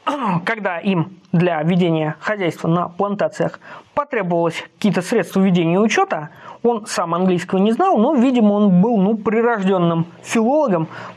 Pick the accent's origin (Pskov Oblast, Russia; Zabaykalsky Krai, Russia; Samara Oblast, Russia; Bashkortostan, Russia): Pskov Oblast, Russia; Pskov; выговорить название нашего, моего родного города Пскова